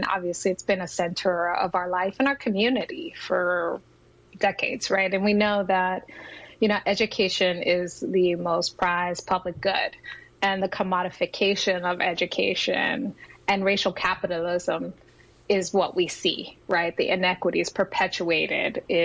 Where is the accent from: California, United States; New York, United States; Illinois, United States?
New York, United States; Brooklyn; also born or lived in Puerto Rico; My family had one foot in Puerto Rico and one in the Lower East Side. And when my dad was murdered when I was five, we ended up in East New York, Brooklyn, where I grew up. So I'm a Brooklynite through and through.